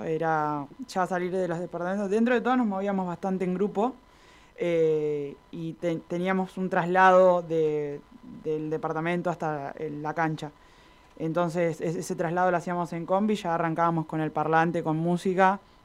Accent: Buenos Aires, Argentina; nosotras que somos de Buenos Aires

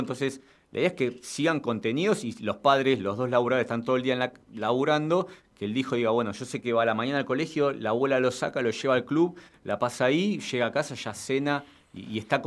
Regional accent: Dock Sud, Buenos Aires Province, Argentina; más del barrio de Dock Sud, que es un barrio humilde, que es donde yo me crié, donde yo nací, que es de donde vengo.

